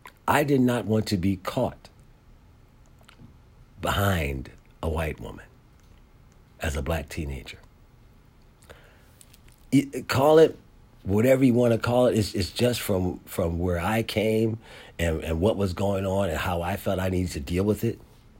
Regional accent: Philadelphia, Pennsylvania, United States; But at the same time, growing up in Philadelphia in the 70s, as a black teenager, was something that you had to navigate a certain way.

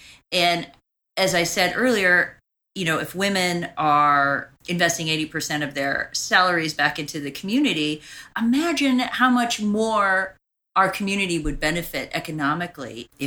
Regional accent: Pittsburg, California, United States; also born or lived in Walnut Creek; So I grew up initially in Pittsburgh, California, which is a large minority population, a lot of African-Americans, a lot of Filipinos, a lot of Mexicans. And then we moved to more affluent white city, Walnut Creek, California

